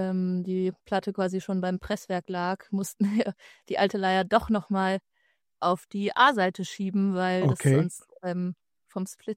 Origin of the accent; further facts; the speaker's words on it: Baden-Württemberg, Germany; geschrieben in meinem Kinderzimmer quasi noch oder in meinem Jugendzimmer im baden-württembergischen Exil, wo ich aufgewachsen bin.